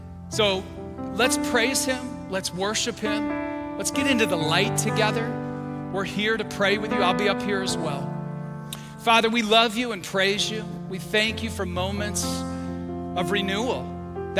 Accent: Michigan, United States; now in Florida, United States; I was from Michigan. This happened in northern Michigan.

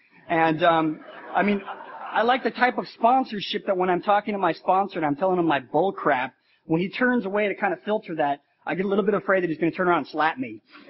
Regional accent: Denver, Colorado, United States; I grew up in Denver, Colorado. It's a wonderful city as well.

